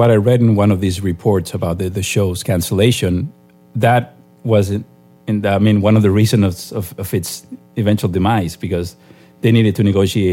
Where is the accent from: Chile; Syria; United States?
Chile; when I was a kid growing up in Chile